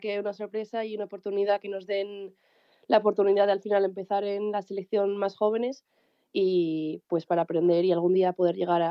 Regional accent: Asturias, Spain; moved away; cuando me fui de Asturias a jugar fuera

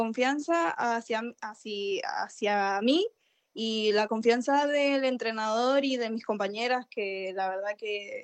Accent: Mendoza, Argentina; lamentablemente en el hockey mendocino, de donde yo vengo

